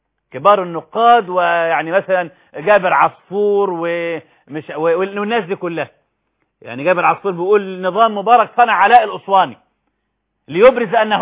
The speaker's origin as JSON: {"language": "Arabic", "country": "Egypt", "said": "والكنائس التي عندنا في مصر تسع 4 أضعاف النصارى اللي في مصر"}